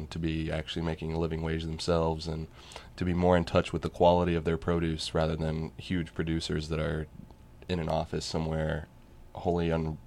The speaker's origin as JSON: {"language": "English", "region": "Kansas", "country": "United States", "said": "So I'm from Kansas, and we grow 99% corn and soybeans and wheat."}